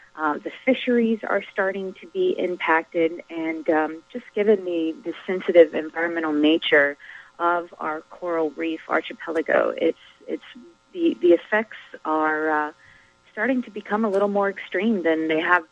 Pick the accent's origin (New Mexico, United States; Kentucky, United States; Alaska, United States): Alaska, United States; Anchorage; I'm a native Alaskan, born and raised in Anchorage, and I used to have picnics on the Portage Glacier